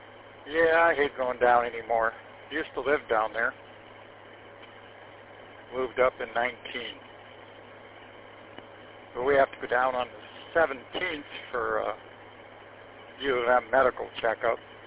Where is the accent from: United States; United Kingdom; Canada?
United States; Garden City; Well, I was born and raised in Garden City and then owned a house for over 40 years.